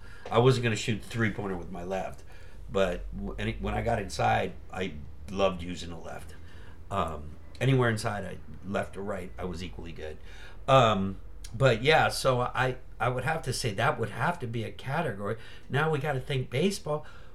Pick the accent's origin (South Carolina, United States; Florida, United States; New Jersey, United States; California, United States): California, United States; San Francisco; I mean, I grew up in San Francisco